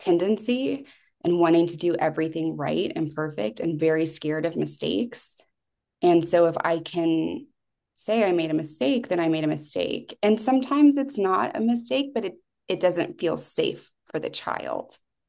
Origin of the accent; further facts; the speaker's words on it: the South, United States; A message I received that was pointed out to me in our doc program was growing up in the South, women and anger weren't great.